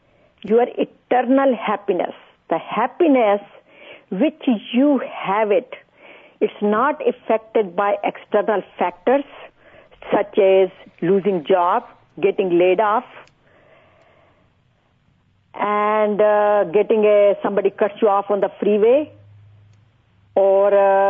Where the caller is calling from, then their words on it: Danville, California, United States; No, actually, I'm calling you from Danville, California, near in the Bay Area.